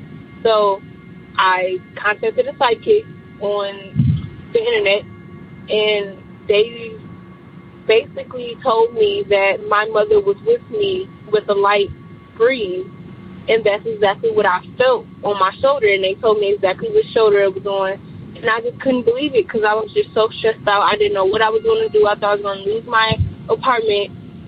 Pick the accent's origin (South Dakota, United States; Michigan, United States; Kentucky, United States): Michigan, United States; Detroit; I'm from Detroit.